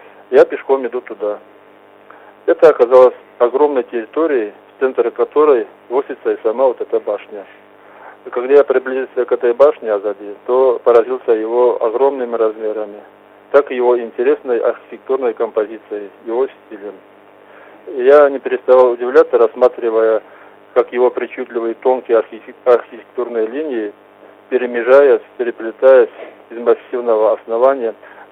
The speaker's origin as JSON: {"language": "Russian", "town": "Upper Balkaria", "region": "Kabardino-Balkaria", "country": "Russia", "said": "из Верхней Балкарии."}